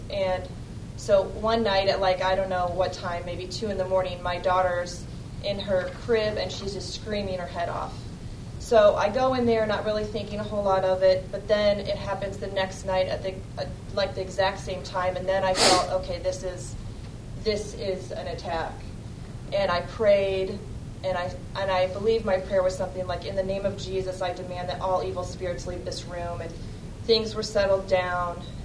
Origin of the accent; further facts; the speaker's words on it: Black Hawk, United States; And we grew up in Black Hawk. Well, I did.